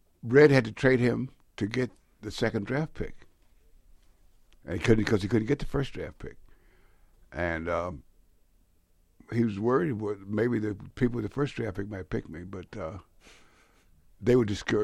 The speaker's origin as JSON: {"language": "English", "region": "West Coast", "country": "United States", "said": "Now, I'm from the West Coast. I've never seen any one of these guys play or that style played, okay? So now I come here with the West Coast style."}